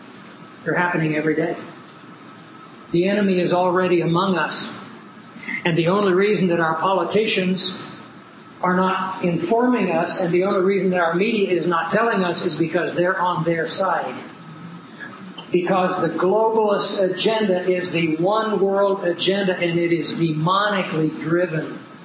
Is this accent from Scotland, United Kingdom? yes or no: yes; Scotland, United Kingdom; See, I'm a Scot.